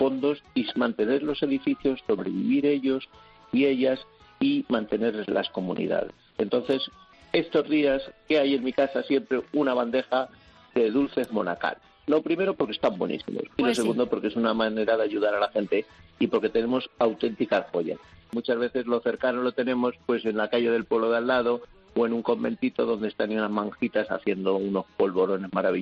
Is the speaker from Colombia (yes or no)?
no; Villacastín, Castile and León, Spain; las monjas de mi pueblo. En Villacastín, en Segovia, en el frío Segovia